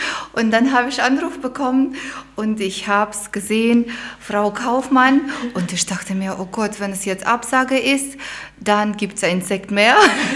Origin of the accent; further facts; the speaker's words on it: Belarus; German is a second language; moved away as an adult; also born or lived in Kazakhstan / Moscow, Russia; now in Germany; Ich komme aus Weißrussland, bin in Kasachstan geboren, in Moskau studiert. Ich habe in verschiedenen Ländern schon gelebt, bin multikulturell unterwegs